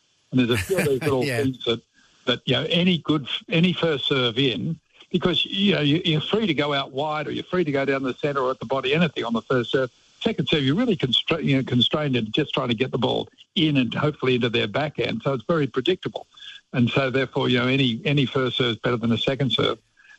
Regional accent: Sydney, New South Wales, Australia; I'm from Sydney.

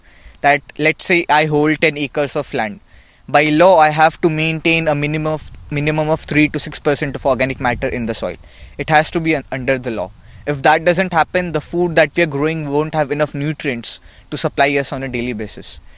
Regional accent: India; I am from India.

